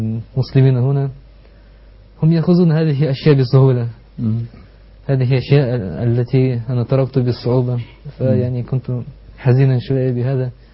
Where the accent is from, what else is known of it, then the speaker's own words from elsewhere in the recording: Russia; Arabic is a second language; فبعد ذلك رجعت إلى بلدي